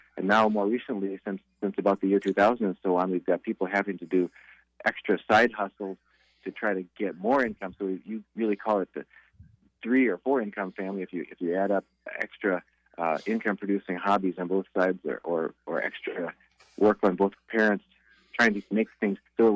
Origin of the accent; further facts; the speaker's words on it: Minnesota, United States; In fact, where we grew up in Minnesota, most people could also have a lake cottage that they could go to.